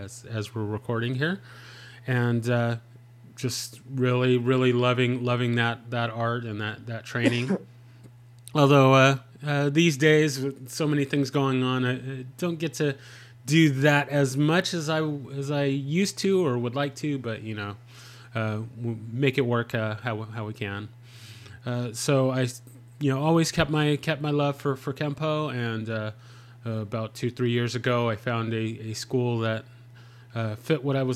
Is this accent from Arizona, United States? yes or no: no; San Diego, California, United States; Once I got out of the Army, I moved to the Dallas-Fort Worth area. I'm originally from the San Diego area